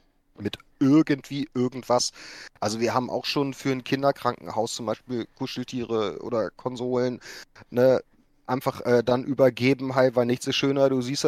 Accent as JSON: {"language": "German", "country": "Austria", "said": "ich komme ja aus dem Norden."}